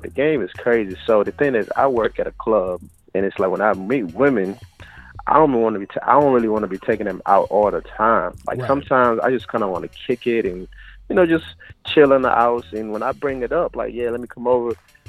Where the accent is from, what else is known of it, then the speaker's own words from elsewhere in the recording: Nigeria; I'm from Nigeria. I was born there.